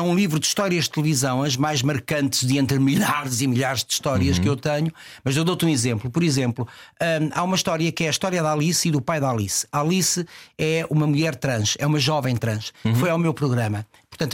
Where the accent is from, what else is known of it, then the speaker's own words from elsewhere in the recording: Coimbra, Portugal; also born or lived in Lisbon; Eu sou lisboeta e a minha infância é passada em Coimbra, dos 3 anos, 4, digamos assim, até aos 17.